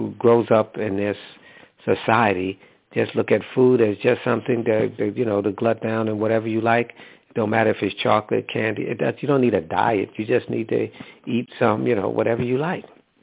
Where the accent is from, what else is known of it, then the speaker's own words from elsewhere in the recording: New York, United States; I grew up in New York. And so there was always White Castle in the white neighborhood.